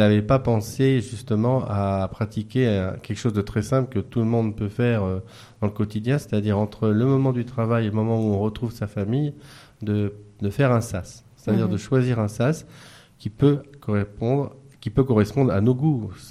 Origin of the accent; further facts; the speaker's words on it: Rennes, Brittany, France; il y avait un centre à Rennes, on vient de Rennes